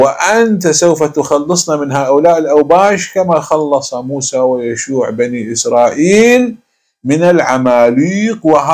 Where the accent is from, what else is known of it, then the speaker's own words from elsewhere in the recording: Iraq; الآن الميليشيات عندنا بالعراق الكثير من المسؤولين هم صبي الصغار